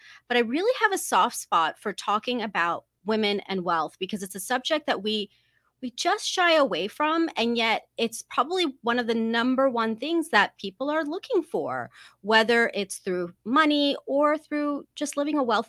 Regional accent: District of Columbia, United States; growing up in the Muslim community here in the States, I grew up in the DC area and the Adams community, which is a great community.

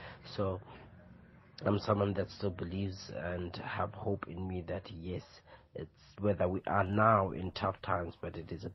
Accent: Cape Town, Western Cape, South Africa; I'm born and raised in Cape Town, Khayelitsha. But my parents are originally, my mother is from Ceres and my father is from Colesberg, but they both moved to Cape Town, and I was born in Cape Town

